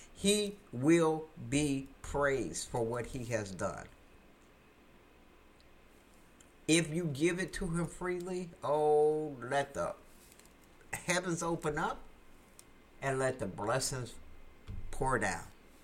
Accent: United States; First up is USA, United States, my home country.

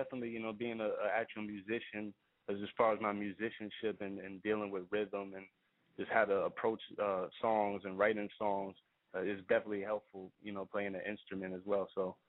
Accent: Queens, New York, United States; growing up in Queens, I come from just a regular middle-class family

